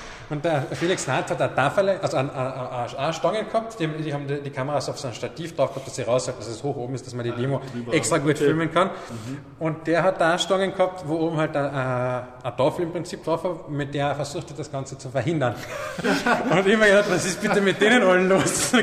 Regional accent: Carinthia, Austria; Und als Kärntner hat man sowieso heute auch noch relativ schwer.

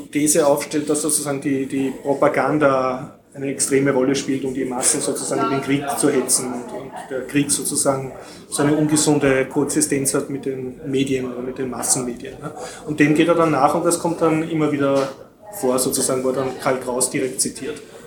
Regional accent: Austria; Als Österreicher ist relativ unbefriedigend zu lesen

